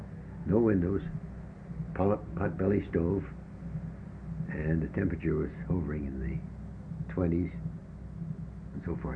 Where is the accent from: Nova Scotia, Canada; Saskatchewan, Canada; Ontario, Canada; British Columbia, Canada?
British Columbia, Canada; Victoria; born there; I was born in Victoria on April 4th, 1915.